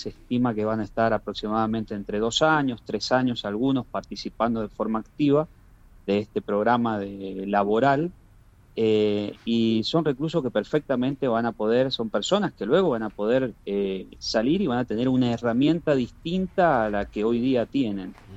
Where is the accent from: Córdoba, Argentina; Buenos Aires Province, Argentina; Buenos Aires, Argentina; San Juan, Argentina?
San Juan, Argentina; Nosotros, yo soy de San Juan, sí.